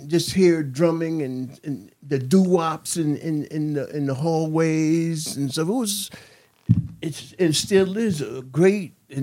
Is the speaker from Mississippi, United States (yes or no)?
no; New Haven, Connecticut, United States; Well, I grew up in New Haven. I started out in grade school at County Scoop over on Olive Street over there.